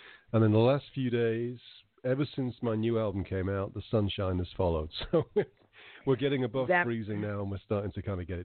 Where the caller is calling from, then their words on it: Calgary, Alberta, Canada; So I'm up in Calgary here in Canada, which is finally we're seeing the end of winter.